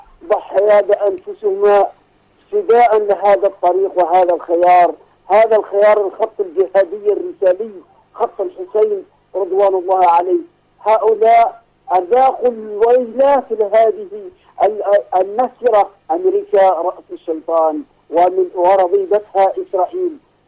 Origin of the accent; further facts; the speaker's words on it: Gaza, Gaza Strip, Palestine; نحن هنا نقول من فلسطين من غزة العزة